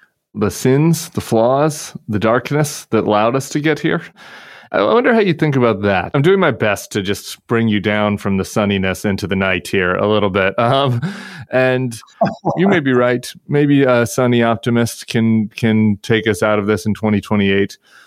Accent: Colorado, United States; I'm from Colorado

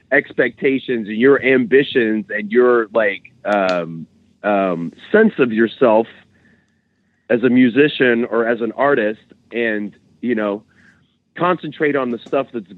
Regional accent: Pittsburgh, Pennsylvania, United States; Like, I grew up in Pittsburgh in the 70s.

